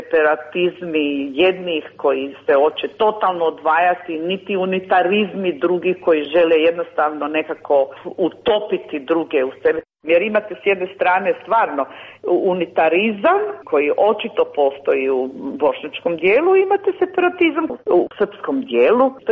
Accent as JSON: {"language": "Croatian", "country": "Bosnia & Herzegovina", "said": "na koncu konca mi smo Hrvati iz Bosne i Hercegovine"}